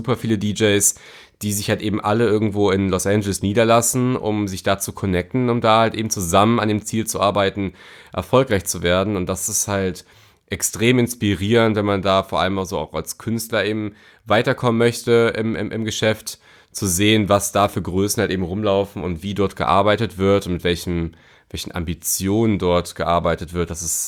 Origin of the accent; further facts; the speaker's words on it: Cologne, North Rhine-Westphalia, Germany; ich komme aus der Kölner Innenstadt und bin hier auch groß geworden.